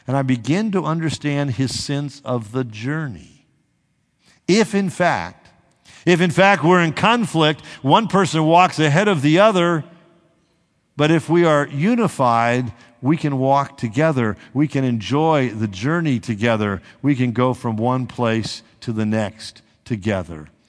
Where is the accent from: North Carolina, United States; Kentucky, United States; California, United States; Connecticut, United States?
California, United States; I came from Southern California where I drive a 4,000-pound car down a freeway at 70 or 80 miles an hour.